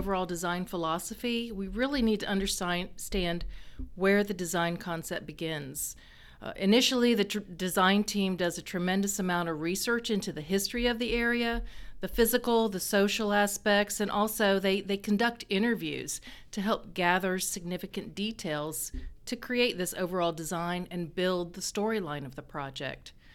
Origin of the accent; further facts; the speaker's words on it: Atlanta, Georgia, United States; I grew up here in Atlanta, so this, cool. To me, is very dear to my heart, you know.